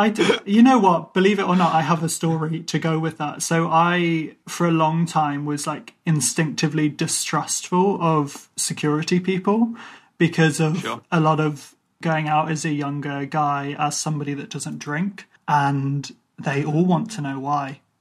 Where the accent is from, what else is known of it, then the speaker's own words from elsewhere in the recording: Ireland; one of the perks of being Irish and having like bushy, kind of wiry hair, it's relatively waterproof